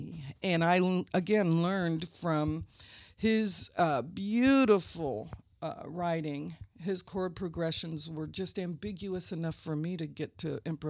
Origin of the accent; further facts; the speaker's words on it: Columbus, Indiana, United States; I am from Columbus, Indiana, where my father conducted our local community orchestra, and I'm the youngest of seven kids.